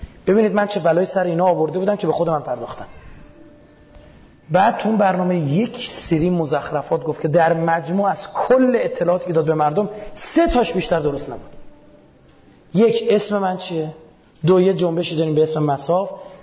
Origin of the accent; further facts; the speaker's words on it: Iran; من بچه ایرانم.